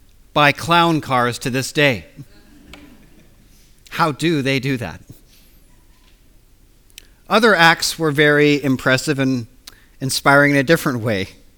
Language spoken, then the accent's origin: English; United Kingdom; moved away as an adult; now in United States; This kind of day, I find I must walk a tightrope between my own upbringing, my own culture, and this wonderful place that Heather and I call our home. The United States and the United Kingdom are very similar